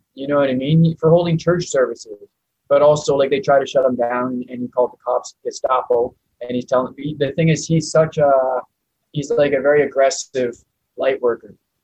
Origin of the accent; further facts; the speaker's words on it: White Rock, British Columbia, Canada; I'm from Canada. It's British Columbia, White Rock.